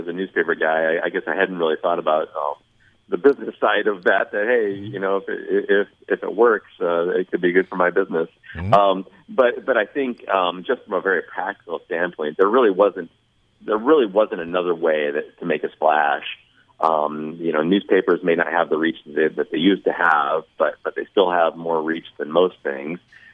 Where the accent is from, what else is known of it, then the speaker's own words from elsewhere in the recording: Gary, Indiana, United States; also born or lived in Portage; And I'm from Gary, Indiana. I lived in Gary until I was 10 years old. Went to high school in Portage.